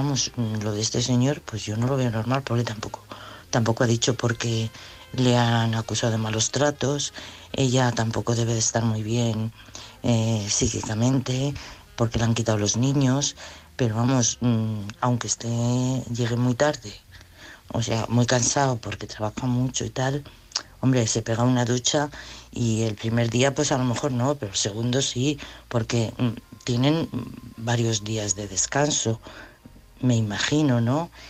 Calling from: Madrid, Community of Madrid, Spain

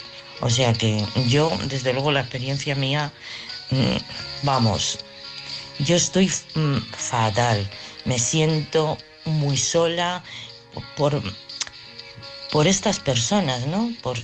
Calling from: Madrid, Community of Madrid, Spain; de Madrid.

